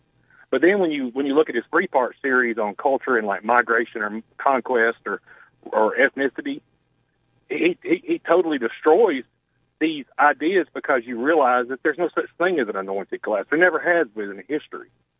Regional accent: the South, United States; because I grew up in the South, and because I grew up in a very mixed neighborhood, I grew up in pretty much a project.

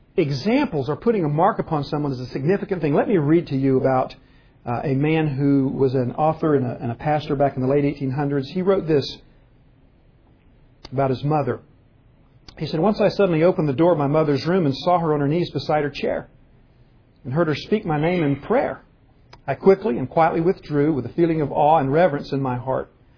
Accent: Geigertown, Pennsylvania, United States; "Where are you from?" "Well, I'm from Geigertown, Pennsylvania."

